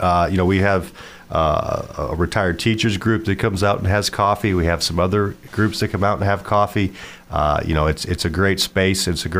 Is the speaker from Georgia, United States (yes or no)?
no; Waterloo, Iowa, United States; We're both from Waterloo, Cedar Falls area.